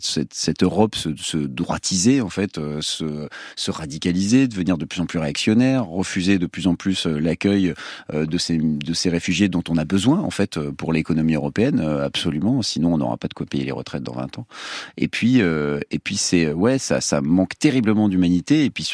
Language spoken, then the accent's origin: French; Paris, Île-de-France, France; je suis quand même très content de voir les JO arriver dans ma ville, hein, puisque je suis parisien.